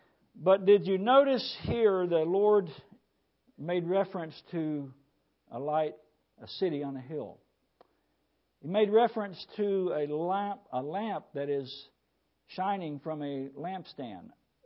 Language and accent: English; Florida, United States; I'm originally from Florida.